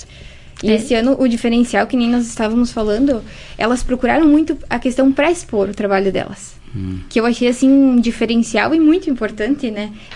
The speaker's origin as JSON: {"language": "Portuguese", "town": "Vila Maria", "country": "Brazil", "said": "Eu sou de Vila Maria. A minha família é dali."}